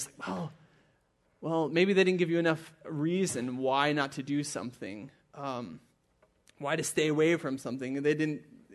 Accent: Germany; I grew up in Germany, a little cow town. And so in our little town, it was just 800 people in our town, so pretty small, lots of farmers, predominantly farmers

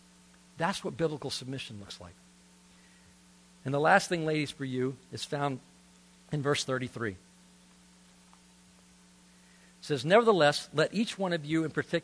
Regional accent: Deep South, United States; Now, I grew up in the Deep South, and it's amazing how many messages I heard on submission.

